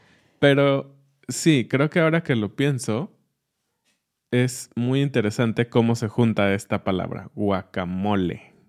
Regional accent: Mexico; soy mexicano

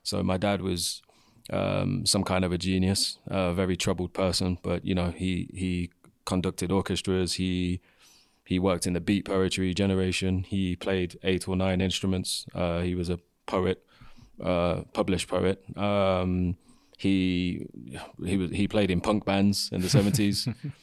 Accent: England, United Kingdom; I'm from England, as you can hear.

